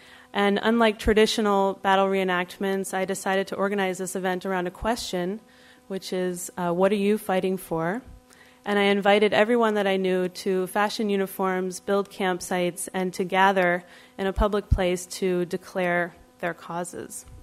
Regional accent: Virginia, United States; also born or lived in Manassas; I was born in Manassas, Virginia, as Glenn mentioned, and grew up in Northern Virginia.

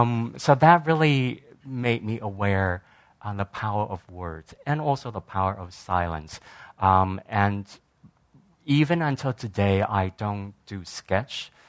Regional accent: Taiwan; when I was growing up in Taiwan, I was watching things like

